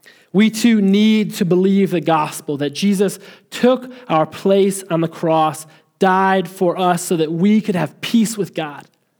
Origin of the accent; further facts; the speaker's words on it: Chicago, Illinois, United States; Many of you know, I'm from Chicago, big old Bears fan, the Bears.